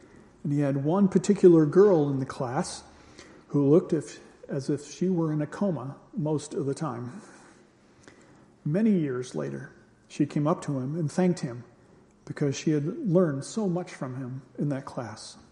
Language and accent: English; Rome, New York, United States; By the way, I'm from Rome, the New York version.